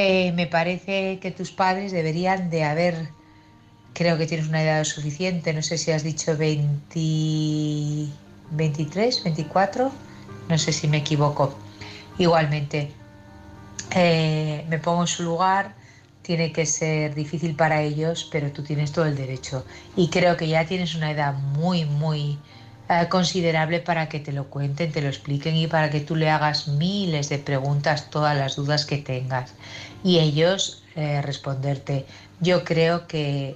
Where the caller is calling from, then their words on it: Barcelona, Catalonia, Spain; de Barcelona.